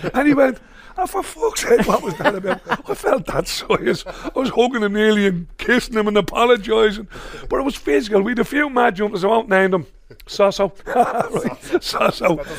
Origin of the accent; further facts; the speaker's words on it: Cabra, County Dublin, Ireland; born there; I was born in Cabra Boys. Spent a lot of my time around town.